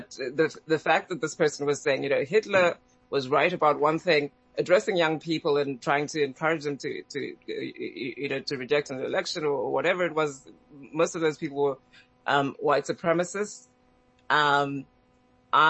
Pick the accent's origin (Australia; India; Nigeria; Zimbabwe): Zimbabwe; moved away as an adult; also born or lived in Namibia / London; now in Tucson, United States; Where was I born? Yeah, in Zimbabwe, and I grew up in Zimbabwe. I left Zimbabwe, I think, in 2004, I think, and moved first to Namibia and then to London, and now I live in the United States with my husband and child in Tucson, Arizona.